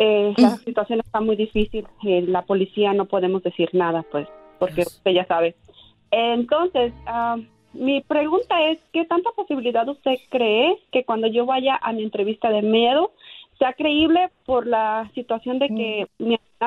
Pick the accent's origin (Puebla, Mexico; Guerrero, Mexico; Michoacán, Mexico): Michoacán, Mexico; Uruapan; moved away; yo me salí de mi ciudad de Uruapan hace 17 años por una amenaza.